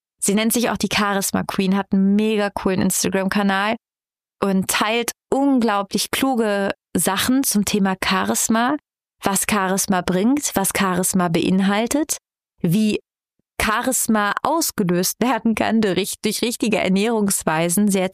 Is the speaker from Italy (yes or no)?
yes; Italy; Ich komme aus Italien, ich bin hier auf dieser Welt, um zu essen